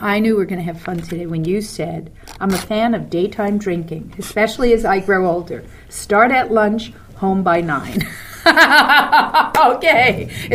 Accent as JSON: {"language": "English", "town": "New York City", "region": "New York", "country": "United States", "said": "I'm from New York City. Everybody's grandparent was born in another country."}